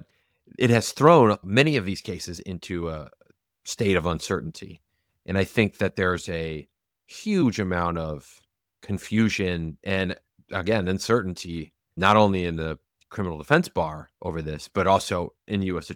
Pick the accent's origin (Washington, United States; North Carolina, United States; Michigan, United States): Michigan, United States; average folks out in the Midwest, my home state of Michigan, wherever